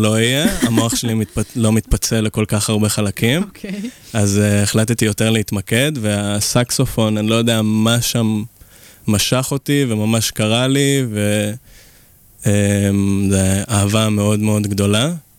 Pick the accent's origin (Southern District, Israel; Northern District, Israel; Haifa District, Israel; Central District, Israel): Northern District, Israel; Kfar Vradim; now in Tel Aviv, Israel; במקור אני מכפר ורדים, כן.